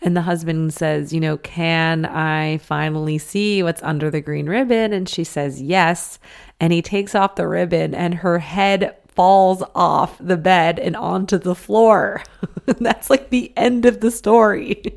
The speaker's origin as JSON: {"language": "English", "region": "Michigan", "country": "United States", "tie": "born or raised there", "moved": "as an adult", "lives_now": "Los Angeles, United States", "said": "I grew up in Michigan, and a lot of my gifts I developed, you know, as early as 14 when I crossed over my first ghost."}